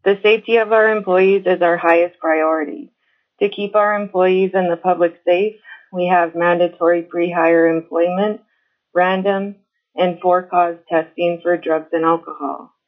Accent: Kotzebue, Alaska, United States; now in Utqiagvik, United States; Well, I grew up in Kotzebue. I am proud to call Barrow my home.

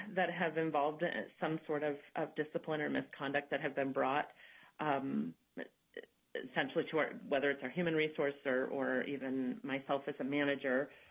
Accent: Fairbanks, Alaska, United States; now in Juneau, United States; I am a fourth-generation Alaskan. I was born and raised in Fairbanks. My family relocated to Juneau in 2016 following a promotion with the Department of Corrections.

